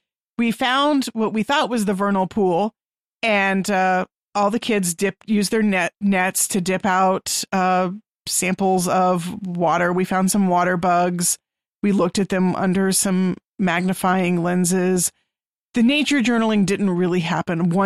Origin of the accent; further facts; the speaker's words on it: Texas, United States; And it's fun for me, too, because I'm not from around here. I'm from Central Texas.